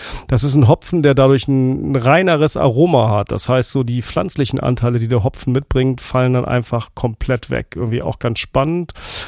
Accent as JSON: {"language": "German", "town": "Lüneburg", "region": "Lower Saxony", "country": "Germany", "said": "Ich komme ja aus Lüneburg"}